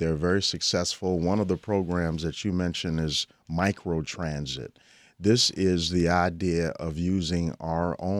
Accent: Chicago, Illinois, United States; Well, I'm actually from Chicago, but...

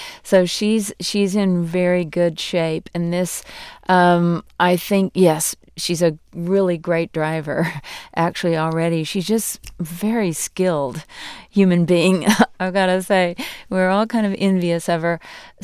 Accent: McAllen, Texas, United States; I'm from the Mexican border. Our farm is in McAllen, Texas, right on the South Texas border.

